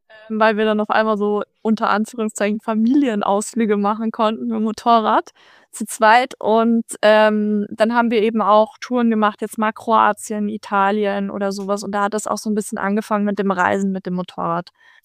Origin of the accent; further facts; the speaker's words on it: Vienna, Austria; ich bin schon in Wien geboren und aufgewachsen. Mhm. Und der Wiener Akzent, der kam bei mir nie.